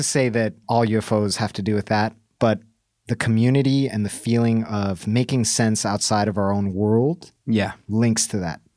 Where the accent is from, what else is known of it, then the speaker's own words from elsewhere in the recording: Bolivia; on the border with my home country, Bolivia.